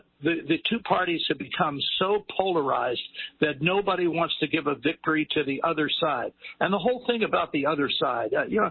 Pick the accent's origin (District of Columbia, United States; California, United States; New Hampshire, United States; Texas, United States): District of Columbia, United States; Washington; When I was growing up in Washington, D.C., there were socialites who threw parties